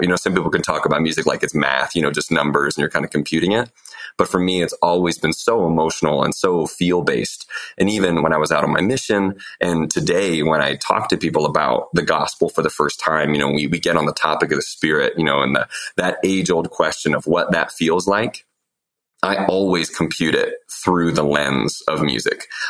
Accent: Las Vegas, Nevada, United States; born there; also born or lived in Japan / California; Well, I was born in Vegas. I spent a couple of years here, a little bit in Japan and California.

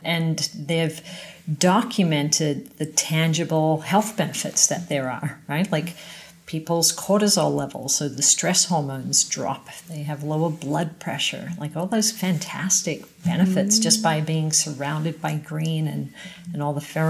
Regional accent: Australia; And I was just constantly offending people just by, you know, being an Aussie, right? Being direct.

